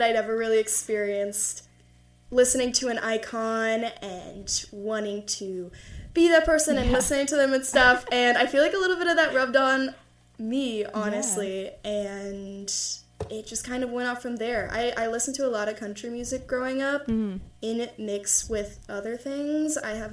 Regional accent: Texas, United States; also born or lived in Kentucky; So I grew up in Texas before Kentucky.

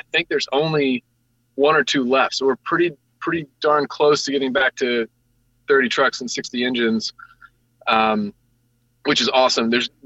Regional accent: Northern United States, United States; So I was raised in the North by Southern parents.

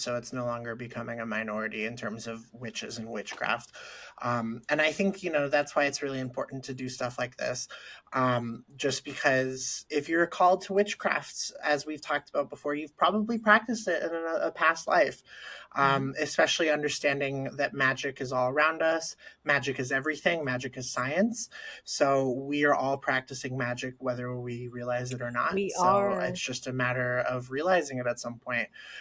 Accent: New York, United States; So I'm from New York.

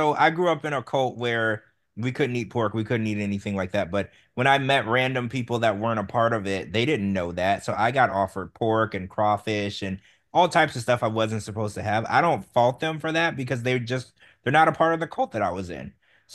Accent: Louisiana, United States; I grew up in Louisiana. Everybody eats pork and crawfish and shrimp and crabs, or lobster or crab, frog legs. You know, everybody eats weird stuff down there.

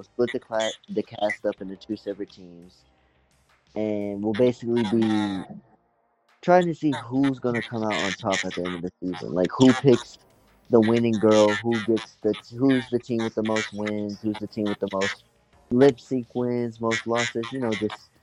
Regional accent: Arkansas, United States; I am from Arkansas, born and raised, sadly.

